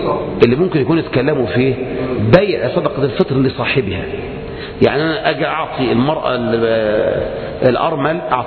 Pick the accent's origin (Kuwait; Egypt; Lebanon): Egypt; بالذات إحنا عندنا كمصريين يعني الفهلوة موجودة الحمد لله